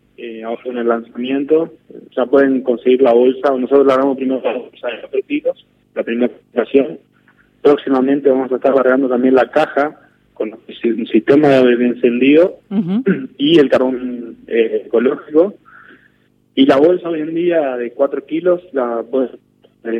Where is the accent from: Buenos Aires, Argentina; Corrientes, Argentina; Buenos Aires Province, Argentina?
Corrientes, Argentina; yo soy de Corrientes, la capital del arroz junto con Entre Ríos